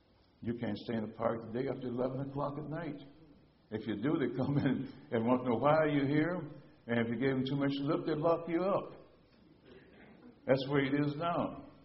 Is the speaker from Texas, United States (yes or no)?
no; Jackson, Tennessee, United States; born there; As I read this, I always think about being a little boy. You know, I was born in Jackson, Tennessee, and we did play on the streets.